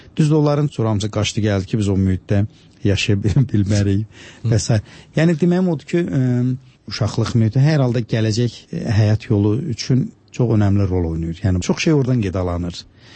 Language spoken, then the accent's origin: Azerbaijani; Babaəli, Zangilan District, Azerbaijan; born there; mən o kənddə, bizim Zəngilanda doğulmuşam, bizim kəndimiz Babaəli deyilən kənddir.